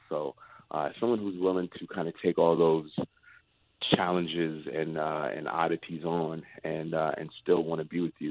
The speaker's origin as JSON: {"language": "English", "town": "New York City", "region": "New York", "country": "United States", "said": "I'm from New York City, you know what I mean? So I can't let nobody come here and show me up in my damn city."}